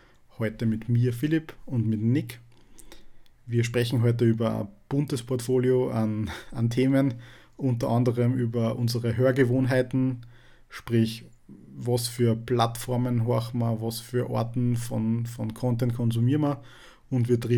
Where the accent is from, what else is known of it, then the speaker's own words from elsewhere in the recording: Upper Austria, Austria; accent: Upper Austrian; mit jemandem zu sprechen, mit dem ich es gewohnt bin, Oberösterreichisch zu sprechen, sehr, sehr weird und ja, ungewohnt